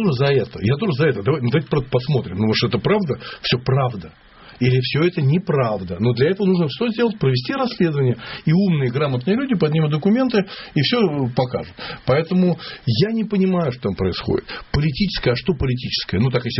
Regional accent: Moscow, Russia; но я москвич, да, ну, я православный человек

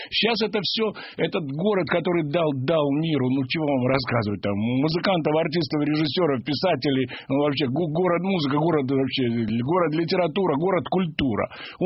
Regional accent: Odesa, Odesa Oblast, Ukraine; это мой родной город, это, у меня до сих пор там квартира

